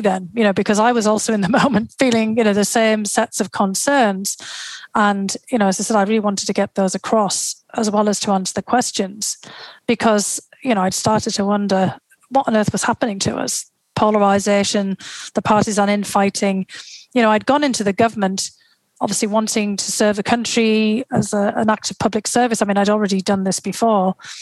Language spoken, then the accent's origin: English; North East England, United Kingdom; moved away; I was struck immediately by how similar it was to the northeast of England and to my hometown.